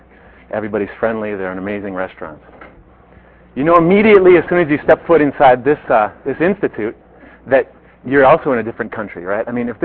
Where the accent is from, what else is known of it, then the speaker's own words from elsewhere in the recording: Minnesota, United States; I'm from Minnesota, so I come here, I see all this great food, I see these very friendly people, and I think this is very foreign.